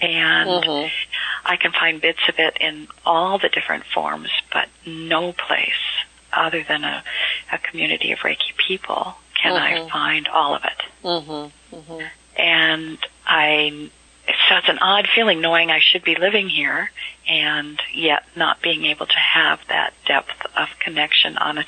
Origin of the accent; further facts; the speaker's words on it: United States; But I recognize that I'm learning a lot of lessons where I am, and that I am an American, and there are gifts that I give to my own country by being here.